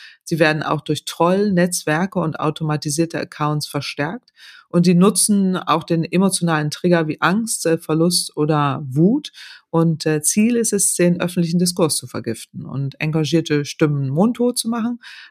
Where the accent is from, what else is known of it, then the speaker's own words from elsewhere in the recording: North Germany, Germany; ich komme aus Norddeutschland, da dreht auch öfters mal der Wind